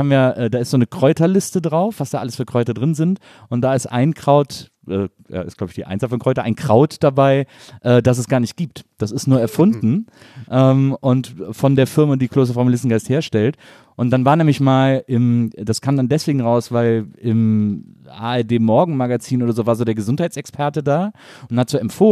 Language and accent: German; Wesseling, North Rhine-Westphalia, Germany; weil die in Wesseling, wo ich herkomme, beim Karnevalszug